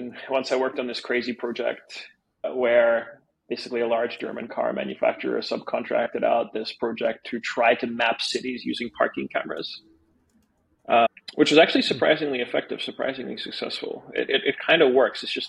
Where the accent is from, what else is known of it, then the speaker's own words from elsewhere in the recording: Melbourne, Victoria, Australia; moved away as an adult; also born or lived in Ukraine; I was born in the Soviet Ukraine. My family emigrated to Australia. I grew up there in Melbourne. Time in 2018, I left Australia more or less permanently